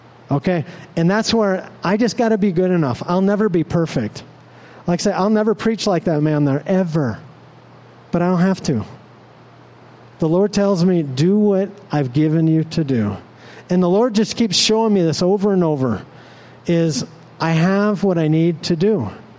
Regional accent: United States; One of the things I know growing up as an American, we're really, it's kind of in our culture, this thing about being perfect.

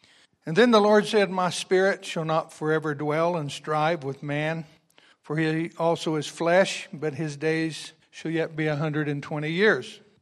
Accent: Scotland, United Kingdom; My grandfather was a Scot. My dad's a Scot. I'm a Scot.

